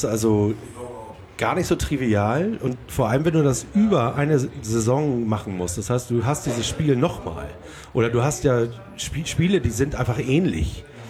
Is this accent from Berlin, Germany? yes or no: no; Blankenese, Hamburg, Germany; ich bin in Blankenese aufgewachsen